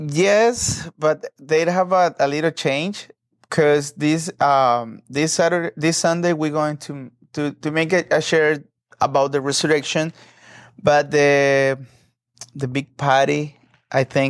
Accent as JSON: {"language": "English", "region": "San Salvador", "country": "El Salvador", "said": "I'm from El Salvador. I was born in the capital, is the San Salvador."}